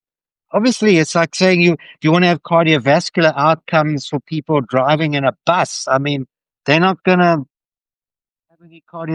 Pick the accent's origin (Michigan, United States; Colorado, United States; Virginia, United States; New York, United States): Colorado, United States; Denver; I'm a PKDologist from Denver, Colorado.